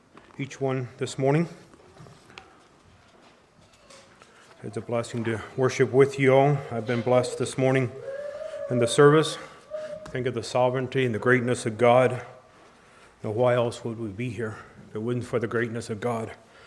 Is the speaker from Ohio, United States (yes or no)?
yes; Ohio, United States; But anyway, we're from Ohio, there where Michaela stayed.